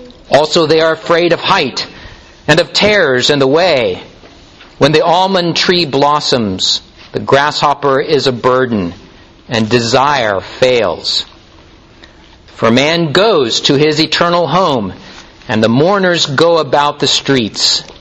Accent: Topeka, Kansas, United States; The church I grew up in Topeka, Kansas, my pastor there had a practice of about once a month inviting the children to come to the front of the congregation

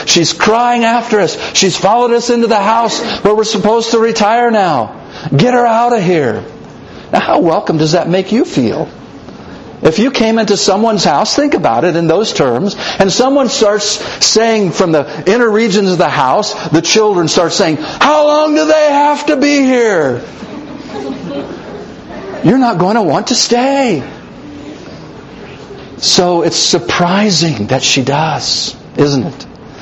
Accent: Kansas, United States; I was a farm boy. I grew up in Kansas.

